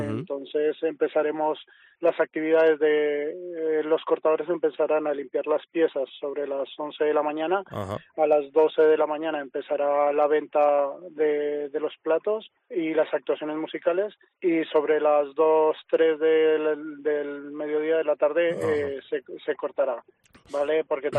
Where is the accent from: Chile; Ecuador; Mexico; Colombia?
Colombia; now in Teruel, Spain; yo llegué hace 20 años a Teruel, soy de Colombia, y mi primer trabajo fue en un secadero de jamones.